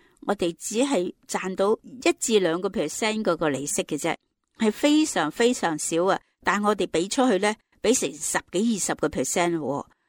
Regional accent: China; 我们中国人历来都崇尚勤力节俭的

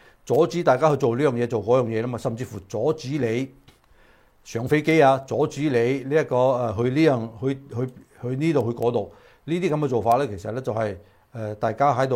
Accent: China; 我因為我哋中國人勤勞啊嘛，係嘛？

